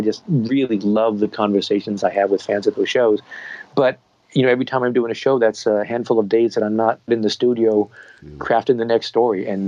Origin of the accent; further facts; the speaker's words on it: Portland, Oregon, United States; here in my hometown of Portland